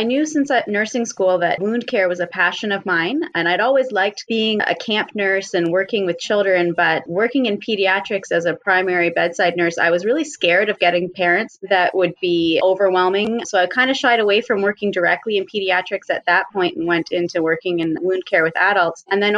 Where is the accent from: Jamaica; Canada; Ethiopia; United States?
Canada; especially being a Canadian, my first time at WOCN in the States